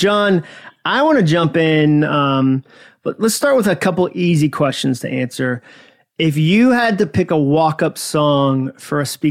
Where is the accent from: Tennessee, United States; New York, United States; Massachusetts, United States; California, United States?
Massachusetts, United States; Like I tell people, I grew up in Massachusetts. Maybe that's the issue. Like we're jaded, we're cynical, we're sarcastic.